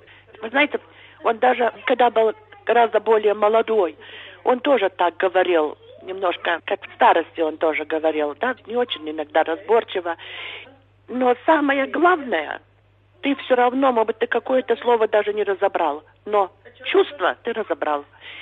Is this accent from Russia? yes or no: no; United States; И узнав, что мы из Америки, нам там монахи говорят